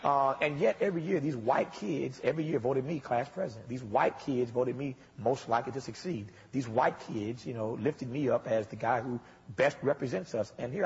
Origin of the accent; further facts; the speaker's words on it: Indiana, United States; I talk about that experience growing up in Indiana